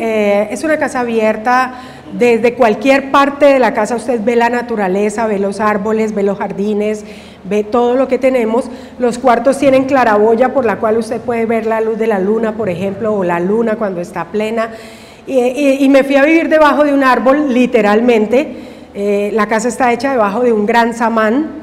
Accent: Santander, Colombia; Y no somos de aquí, somos santandereanos, mi padre era antioqueño, y llegamos a Loreto por esas cosas de la vida y nos quedamos

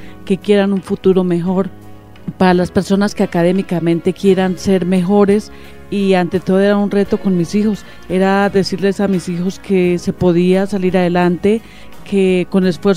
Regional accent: Pesca, Boyacá, Colombia; Yo salí del colegio del municipio de Pesca.

